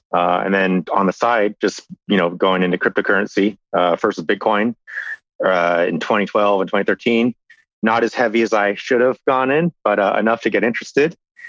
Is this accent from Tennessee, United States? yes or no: no; California, United States; So I grew up in the Bay Area. I've been there practically my whole life, moving around various cities, you know, in the Bay Area, San Francisco and in the South Bay.